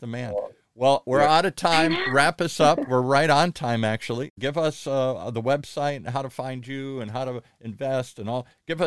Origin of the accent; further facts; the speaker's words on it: Ireland; Because I'm Irish and Caitlin is an Irish name here. So that's why I want to spell it the traditional way. Caitlin's a very old Irish name here.